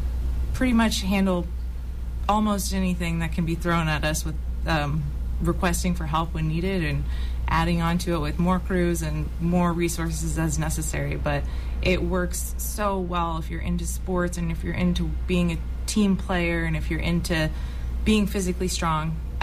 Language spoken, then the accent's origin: English; Chico, California, United States; I've been with Chico Fire Department for 5 years, and it's been amazing to work here in my hometown for the city department.